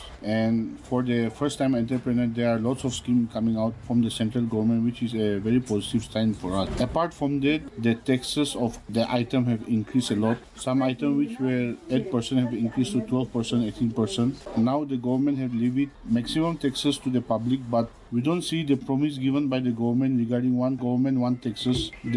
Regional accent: Kohima, Nagaland, India; we, the entrepreneur in Nagaland, I'm from Kohima

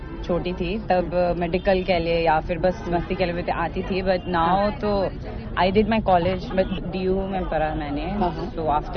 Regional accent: Arunachal Pradesh, India; मैं वैसे अरुणाचल से हूँ और मैं निशी ट्राइब से हूँ।

